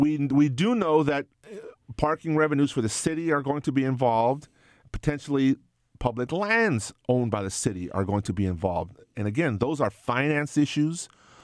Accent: San Jose, California, United States; I'm originally from San Jose, and when my father was alive, I often wanted to go visit him

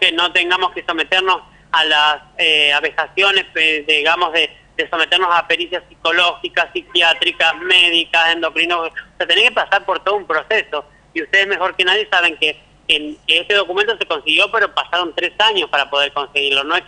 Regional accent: Santa Fe, Argentina; saben que yo soy santafesina y aquí me quedo

